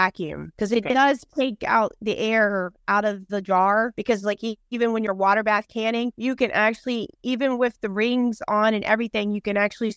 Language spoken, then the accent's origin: English; the South, United States; accent: southern; Meat, yeah, like a meat. Yeah, you know, my Southern accent.